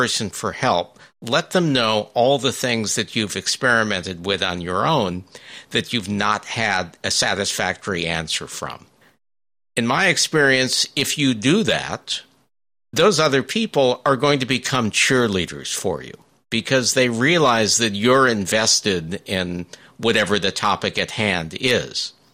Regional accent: North Hollywood, California, United States; I grew up in a suburb of Los Angeles, North Hollywood, to be specific.

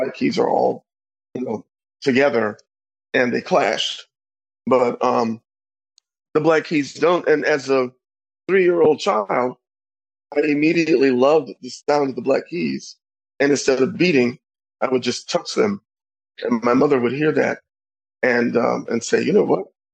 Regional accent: Pine Bluff, Arkansas, United States; born there; now in Louisville, United States; I was born in Arkansas, in Pine Bluff, Arkansas, and went to the Arkansas School for the Blind in Little Rock.

